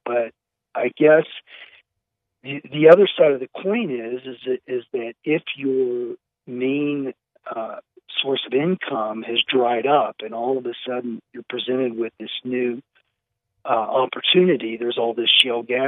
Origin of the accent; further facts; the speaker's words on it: West Virginia, United States; Well, I'm from West Virginia, and West Virginia is coal dependent, and the future of coal, of course, is pretty dim.